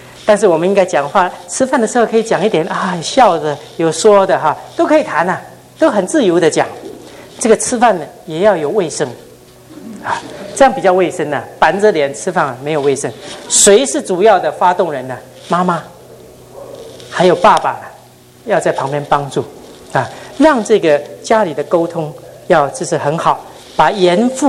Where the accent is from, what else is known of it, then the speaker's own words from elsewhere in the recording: Taiwan; Chinese is a second language; 我在台湾出生，在台湾长大。我小时候是日本教育哈，日本教育，所以我从小讲日本话